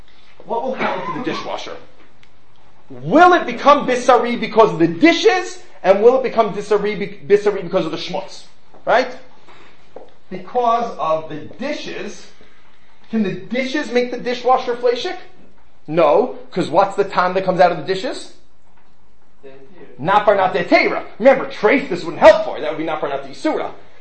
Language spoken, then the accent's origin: English; New York, United States; When I grew up in New York, you didn't have a water meter. You paid a tax to the city and used as much water as you liked.